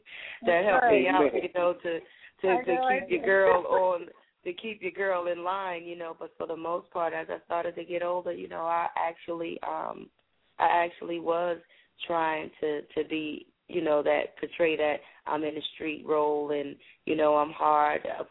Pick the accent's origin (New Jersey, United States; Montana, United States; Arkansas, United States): New Jersey, United States; also born or lived in Goldsboro, North Carolina; I was born and raised in Jersey, but I also claim Goldsboro, North Carolina.